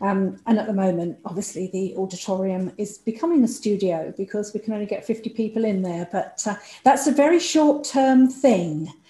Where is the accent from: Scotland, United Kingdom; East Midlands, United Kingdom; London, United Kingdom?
London, United Kingdom; But I'm a Cockney from the East End